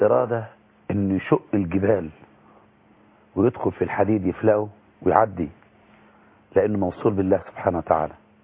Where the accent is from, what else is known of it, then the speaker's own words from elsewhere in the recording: El Ghouri, Monufia Governorate, Egypt; انا من قريه الغوري، مركز بركه السبع، محافظه المنوفيه، في يعني بين طنطا واسنا، يعني في يعني احنا في يعتبر في وسط المسافه تقريبا بين القاهره والاسكندريه.